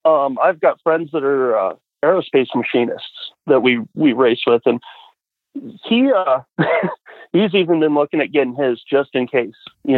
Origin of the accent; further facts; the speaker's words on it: Colorado, United States; But yeah, I'm born and raised in Colorado, third generation truck driver. So it's in the family blood.